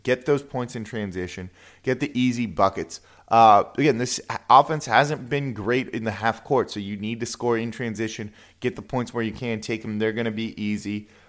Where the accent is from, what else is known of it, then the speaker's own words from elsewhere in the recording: Los Angeles, California, United States; I'm from Los Angeles. My family's a USC family.